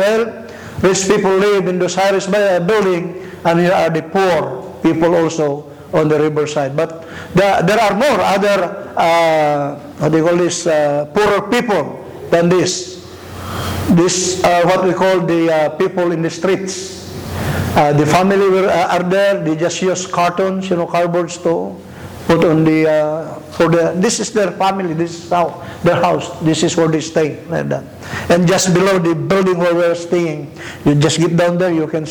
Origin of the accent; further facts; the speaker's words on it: Philippines; first language Ilocano; English is a second language; English is the one that we use in the school. And our national language is Tagalog. And my native language is Ilocano and the Visaya.